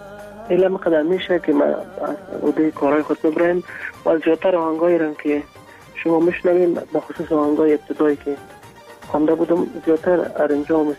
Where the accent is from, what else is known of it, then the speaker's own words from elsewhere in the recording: Kabul, Afghanistan; born there; من پیشترم گفتم خب که در کابل متولد شدیم، اما تمام افغانستان دوست دارم. همیشه فکر میکنم از پنجشیر، قندهار، پکتیا، لغمان، از تمامش هستم